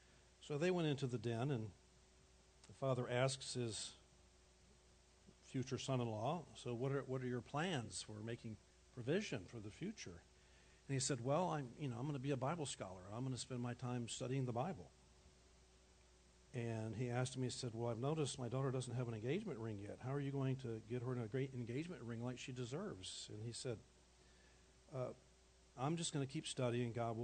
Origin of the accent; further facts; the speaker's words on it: Miami, Florida, United States; I grew up in Miami without air conditioning